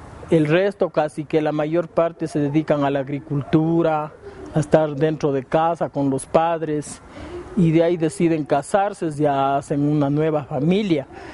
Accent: Cotacachi, Imbabura, Ecuador; vengo de la zona de Intag, Cantón Cotacachi.

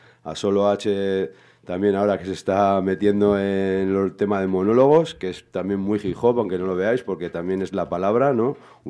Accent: Ortuella, Basque Country, Spain; Vengo de Ortuella, que también es otra anomalía, otra paradoja.

